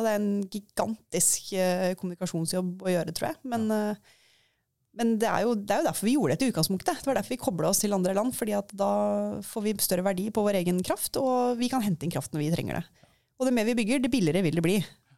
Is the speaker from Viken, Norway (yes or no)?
no; Rogaland, Norway; Jeg kjører jo på sånn der vindsafari hjemme i Rogaland.